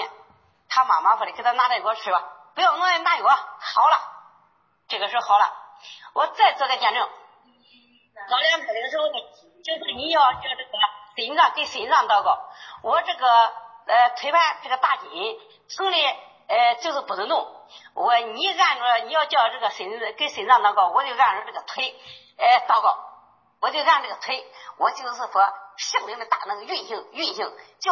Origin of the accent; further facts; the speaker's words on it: Henan, China; 我是河南的。